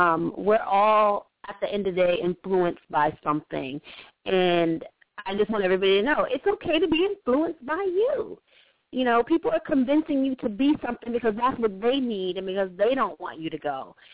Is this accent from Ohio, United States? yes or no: no; Atlanta, Georgia, United States; You know, I'm from Atlanta, and I'm loving … right now.